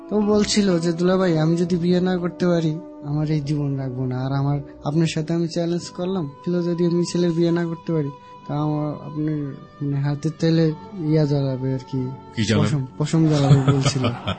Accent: Dhaka Division, Bangladesh; born there; রাজবাড়ী জেলার।

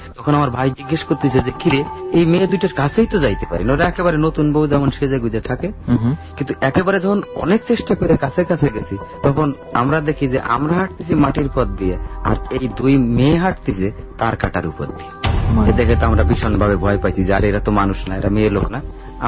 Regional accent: Khulna, Khulna Division, Bangladesh; born there; আমার জন্মস্থান খুলনা

